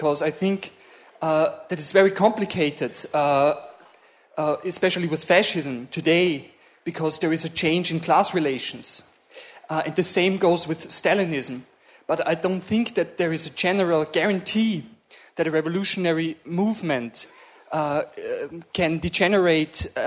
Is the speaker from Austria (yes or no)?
yes; Austria; from Austria. I'm an activist in the socialist movement.